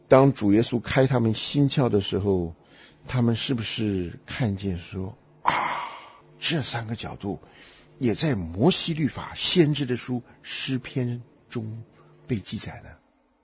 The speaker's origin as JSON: {"language": "Chinese", "country": "Taiwan", "tie": "born or raised there", "moved": "yes", "lives_now": "United States", "said": "我在台湾长大，又白又胖，是吧？虽然当初出来的时候还是瘦巴巴的，然后一生为非作歹，到美国来又信了主"}